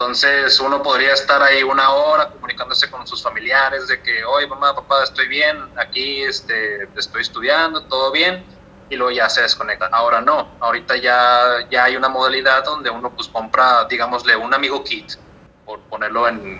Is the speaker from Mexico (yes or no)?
yes; Mexico; me preguntan ¿de dónde eres? No, pues que soy de México.